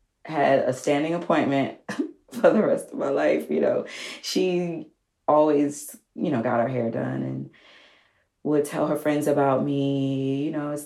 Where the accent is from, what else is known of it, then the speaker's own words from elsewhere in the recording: the South, United States; And mind you, I'm from the South.